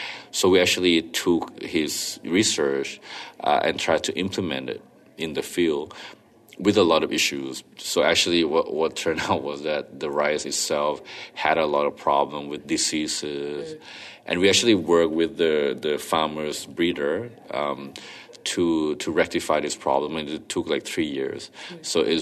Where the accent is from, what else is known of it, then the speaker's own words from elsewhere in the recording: Thailand; and I'm from Thailand.